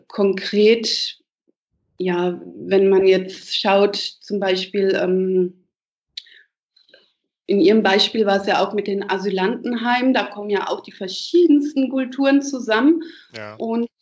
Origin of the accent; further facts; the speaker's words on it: Germany; Da habe ich ja gesagt, also wir kommen aus Deutschland und Deutschland ist generell ein maskulin geprägtes Land.